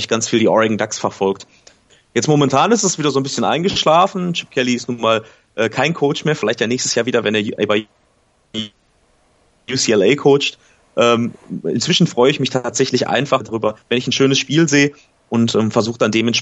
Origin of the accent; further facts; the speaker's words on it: North Rhine-Westphalia, Germany; Ja, hier ist es tatsächlich so, dass ich komme aus dem Ruhrgebiet